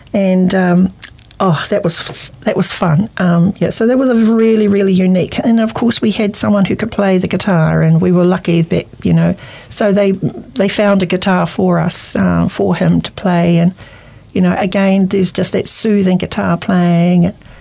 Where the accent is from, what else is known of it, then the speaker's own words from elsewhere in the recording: New Zealand; And where are you from? From New Zealand.